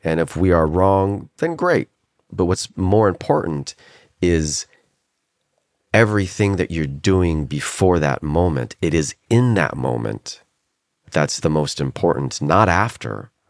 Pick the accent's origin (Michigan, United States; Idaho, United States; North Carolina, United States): Idaho, United States; born there; So I was born in Idaho. When I was about 5, we joined an Assemblies of God church, which is Pentecostal.